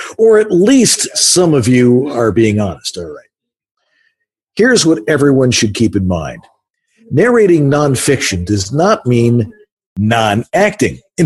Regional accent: Buffalo, New York, United States; now in California, United States; here I am back in the old hometown of Buffalo for a week. It's kind of weird being back here. Kind of surreal, but I'm a Californian now

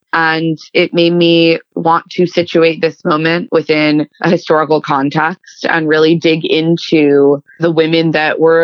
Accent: Washington, District of Columbia, United States; So I grew up outside Washington, D.C. in a very politically active family.

